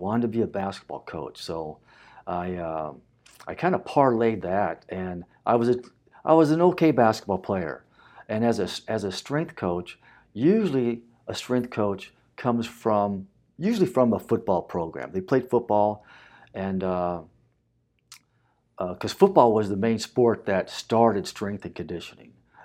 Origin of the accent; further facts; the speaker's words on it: Lincoln, Nebraska, United States; growing up in Lincoln, Nebraska, where everything they had was football.